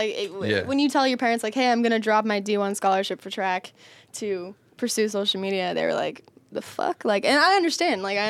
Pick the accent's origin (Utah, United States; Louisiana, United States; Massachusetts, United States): Utah, United States; also born or lived in Las Vegas; I grew up in Vegas and Utah, yes.